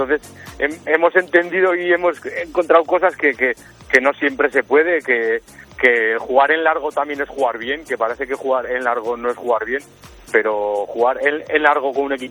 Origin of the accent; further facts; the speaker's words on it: Buñuel, Navarre, Spain; Yo soy de Buñuel y he estado jugando prácticamente toda mi vida en el Buñuel